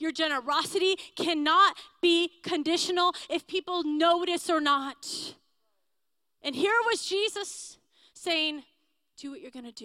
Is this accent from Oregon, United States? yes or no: no; San Bernardino, California, United States; You see, but I'm from San Bernardino.